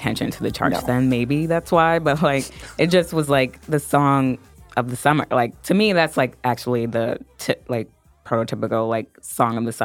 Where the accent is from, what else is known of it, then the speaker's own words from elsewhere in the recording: New York, United States; I'm from New York.